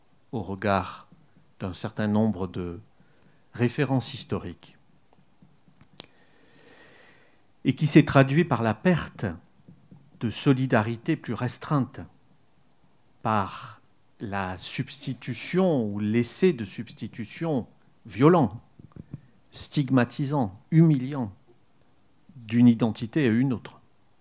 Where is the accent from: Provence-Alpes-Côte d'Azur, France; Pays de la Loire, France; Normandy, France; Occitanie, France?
Provence-Alpes-Côte d'Azur, France; Ici, nous sommes en terre occitane. Moi, je viens de Provence. Je suis moitié provençal, moitié corse.